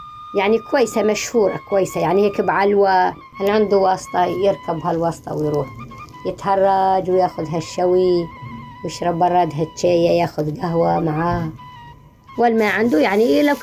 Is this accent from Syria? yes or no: yes; Aleppo Governorate, Syria; يعني اصلا كنا ساكنين ضيعتنا اسمها المغبله، يعني انا بنت ضيعه يعني غريبه على حلب، يعني طلعنا من الضيعه